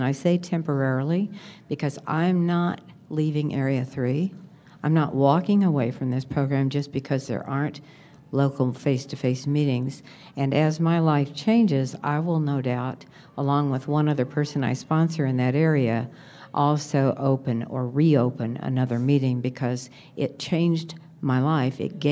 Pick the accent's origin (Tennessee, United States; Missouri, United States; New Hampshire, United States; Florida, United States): Missouri, United States; I'm a compulsive eater, and I'm from Missouri.